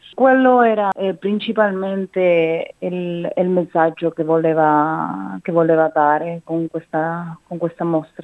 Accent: Uruguay; Italian is a second language; now in Australia; Io sono cresciuta in Uruguay e ho vissuto diverse situazioni di difficoltà economica, sociale.

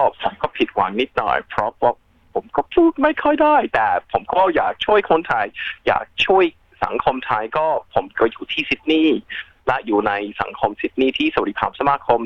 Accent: Australia; ผมเป็นคนออสเตรเลียจริงๆผมเกิดที่ออสเตรเลีย

